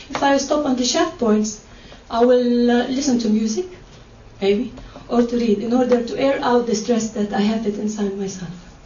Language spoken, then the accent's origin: English; Jerusalem, Palestine; English is a second language; now in United States; I come from Jerusalem. As I always like to say, I'm Palestinian refugee, Arab, Muslim from East Jerusalem.